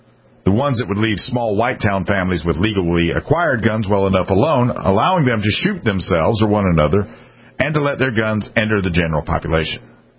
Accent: United States; now in Canada; If you grew up somewhere in America where gun culture wasn't a thing, as is my situation, I'm an American living in Canada

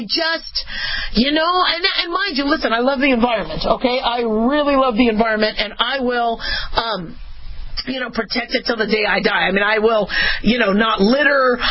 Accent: Phoenix, Arizona, United States; also born or lived in Los Angeles; I was born in L.A., so, you know, would see rain. And then when I grew up in Phoenix, it was just, you know, you saw a lot of suns.

